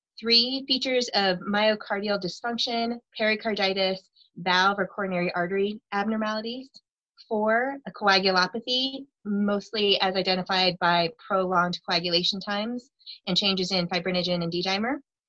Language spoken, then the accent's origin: English; Columbus, Ohio, United States; I'm from Columbus, Ohio.